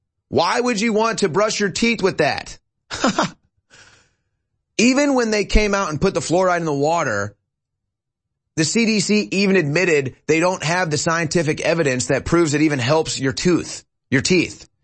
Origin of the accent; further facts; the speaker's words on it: St. Louis, Missouri, United States; If you grew up in a city, I grew up in St. Louis